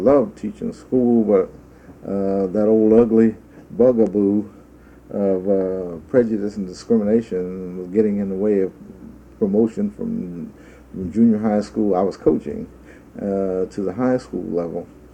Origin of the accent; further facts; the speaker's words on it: Columbus, Ohio, United States; also born or lived in Cincinnati; I was born in Cincinnati, Ohio, 53, almost 54 years ago now. And very early in my life, 4 months old, I think, my parents moved to Columbus, Ohio